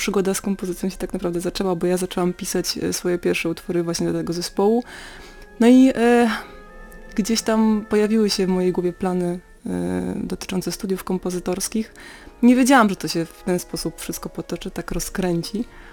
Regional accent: Pomeranian Voivodeship, Poland; ja osobiście nie znam języka kaszubskiego. Co prawda rzeczywiście tutaj się urodziłam, wychowałam, ale moi rodzice nie są rodowitymi Kaszubami.

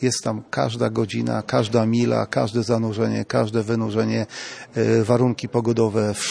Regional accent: Tricity, Pomeranian Voivodeship, Poland; Jestem z Trójmiasta.

